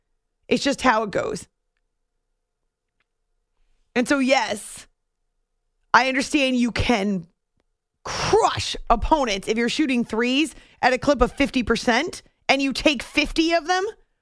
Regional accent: New Hampshire, United States; the team that I grew up with in New Hampshire

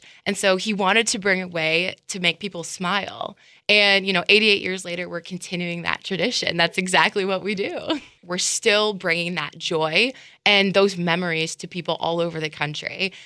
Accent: Wisconsin, United States; I am from Wisconsin, a very small town near Eau Claire, Wisconsin.

